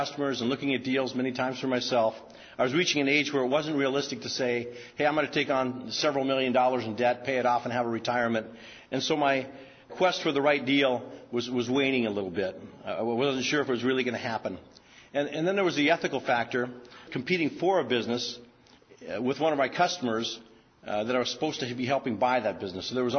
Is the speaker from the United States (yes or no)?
yes; Montana, United States; I grew up in Montana in a ranch with 7 brothers and 1 sisters.